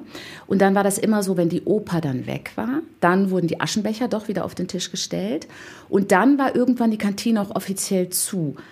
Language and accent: German; Cologne, North Rhine-Westphalia, Germany; Ich kam eben von Hannover von der Schule und bin ja aus Köln, aus dem Westen sozusagen